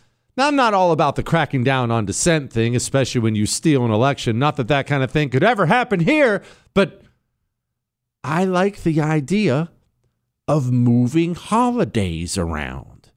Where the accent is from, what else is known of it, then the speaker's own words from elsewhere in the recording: Houston, Texas, United States; Here in Houston, here in Texas in general, the weather, as much as I love my home state, the weather is awful, absolutely awful.